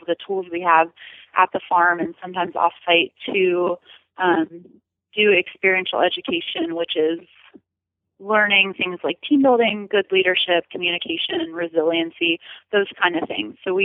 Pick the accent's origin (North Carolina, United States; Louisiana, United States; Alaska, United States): North Carolina, United States; Asheville; I grew up in near Asheville, North Carolina, and I did some hunt seat riding